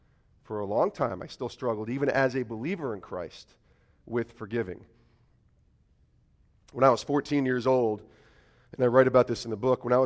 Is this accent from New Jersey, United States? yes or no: no; Albany, New York, United States; I grew up in Albany, New York.